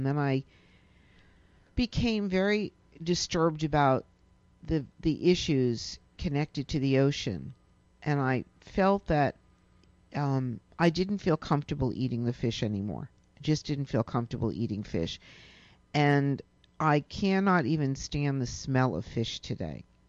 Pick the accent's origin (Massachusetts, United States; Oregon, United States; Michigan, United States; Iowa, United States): Massachusetts, United States; I lived outside of Boston. I grew up outside of Boston in a seaside community